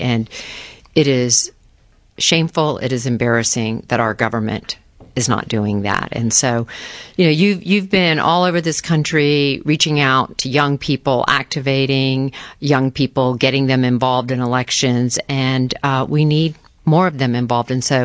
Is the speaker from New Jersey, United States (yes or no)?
no; Florida, United States; I grew up in Florida. I grew up when the Everglades was still sort of a beautiful, untouched, somewhat unspoiled area.